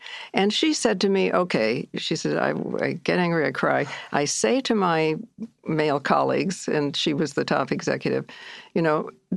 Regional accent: Midwest, United States; I'm a Midwesterner, yeah.

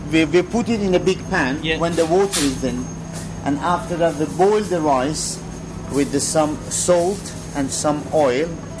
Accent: Iran; English is a second language; moved away as an adult; now in London, United Kingdom; I am Iranian, yeah. I'm come from Iran actually, yeah. Yes. We come from originally, is my town is Arad.

